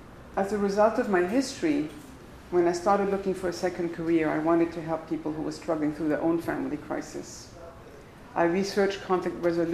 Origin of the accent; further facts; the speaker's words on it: Paris, Île-de-France, France; also born or lived in Morocco; I was born in Morocco into a Sephardic Jewish family. My parents moved to Paris when I was a very young child, and that's where I grew up. I was born in October.